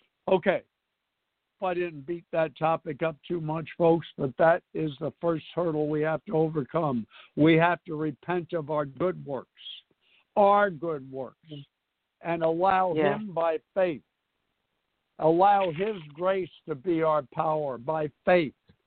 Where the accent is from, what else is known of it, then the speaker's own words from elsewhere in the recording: New York City, New York, United States; That's the only thing when you're born and raised in New York City, you have as a right of your birth is you can interrupt people.